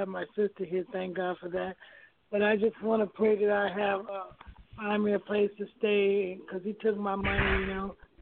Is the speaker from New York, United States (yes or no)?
no; California, United States; now in Georgia, United States; from California. I just recently relocated to Georgia